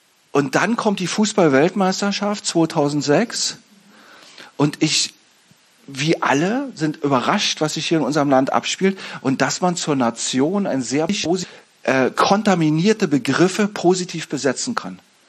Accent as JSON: {"language": "German", "town": "East Berlin", "region": "Berlin", "country": "Germany", "tie": "born or raised there", "said": "Und zwar, ich bin in Ostberlin groß geworden"}